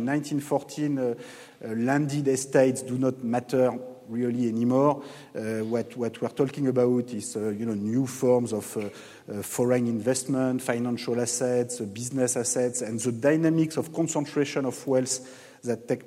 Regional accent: France; English is a second language; now in United States; by the findings in my home country in France.

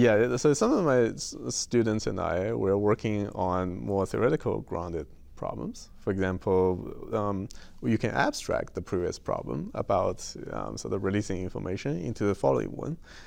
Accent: Shanghai, China; I was born and raised in Shanghai.

